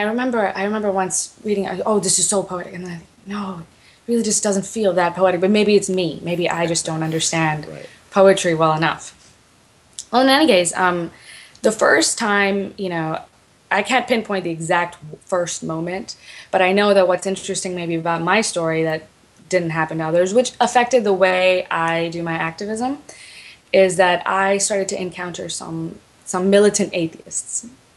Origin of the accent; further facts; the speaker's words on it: Houston, Texas, United States; also born or lived in Pakistan; I grew up in Houston, Texas, but I was born in Pakistan. And I grew up in a Shia community, pretty close-knit Shia community in Houston, Texas.